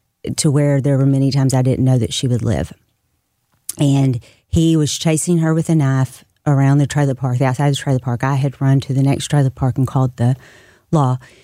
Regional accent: Dallas, Texas, United States; also born or lived in Memphis / California / Florida; I grew up in trailer parks across, I've lived California to Florida, but I was born in Memphis, spent my youngest years in Dallas, and we traveled since then.

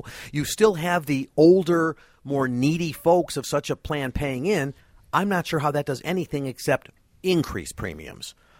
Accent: United States; it really makes you feel terrible as an American if we're all doing what they said we were doing.

